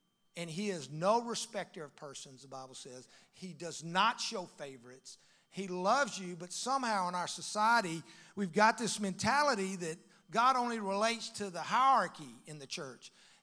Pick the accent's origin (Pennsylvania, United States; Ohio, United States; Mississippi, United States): Mississippi, United States; now in Texas, United States; I said, well, my mama was born there, but I grew up in Mississippi.